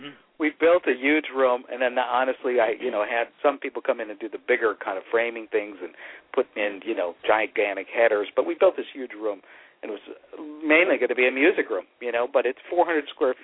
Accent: Hollywood, California, United States; I wanted to put down on paper memories of growing up in Hollywood

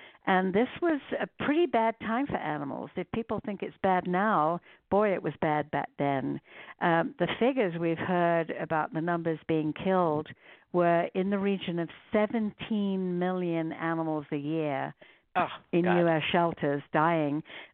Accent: Guildford, South East England, United Kingdom; moved away as an adult; now in United States; Yes, I was born in a place called Guildford, which is about 30 miles southwest of London in England, and went to school there, went to art school there. I came to this country here in the U.S. in 1971

